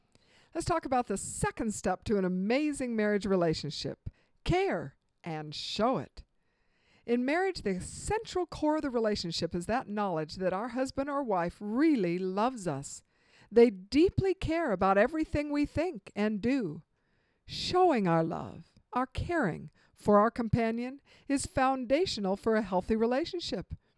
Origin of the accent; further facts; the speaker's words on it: Glendale, California, United States; also born or lived in Washington; I was raised in Los Angeles, just outside of Los Angeles, in Glendale, California. And then we lived in Washington.